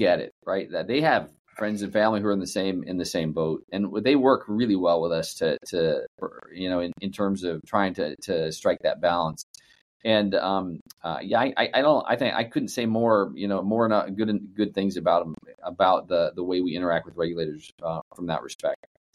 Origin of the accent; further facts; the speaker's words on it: Seattle, Washington, United States; I would say I'm from Seattle, so I was an academic position at Seattle Children's.